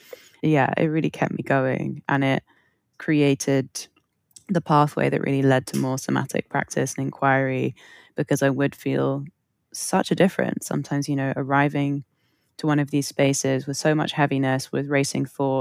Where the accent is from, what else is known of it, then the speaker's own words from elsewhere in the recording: London, United Kingdom; Growing up in North London, I know it's really different depending on where people grow up, but there were a lot of options, let's say, in North London